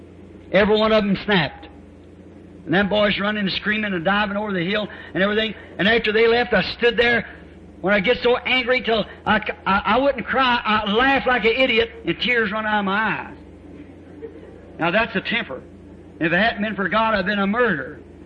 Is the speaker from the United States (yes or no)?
yes; Kentucky, United States; born there